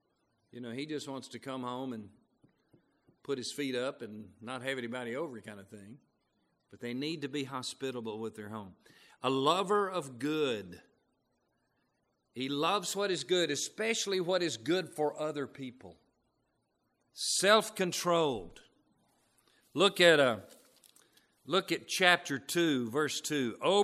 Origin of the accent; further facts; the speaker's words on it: Tupelo, Mississippi, United States; But back where I grew up in Tupelo, Mississippi, I grew up in a Baptist church.